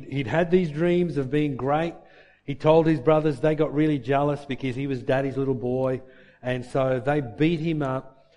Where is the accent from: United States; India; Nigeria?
India; I grew up in India. As a child, I grew up in India, and we had servants.